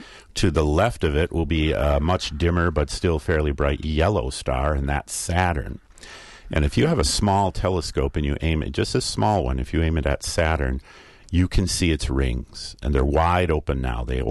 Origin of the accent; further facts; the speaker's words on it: St. Paul, Minnesota, United States; I grew up in St. Paul, and we had street lights, but they lit up the street.